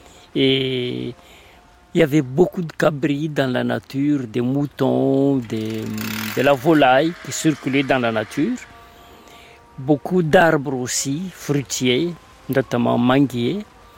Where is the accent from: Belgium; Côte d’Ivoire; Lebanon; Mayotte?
Mayotte; Chikoni; J'ai bientôt 65 ans. Je suis né à Chikoni, là où on est.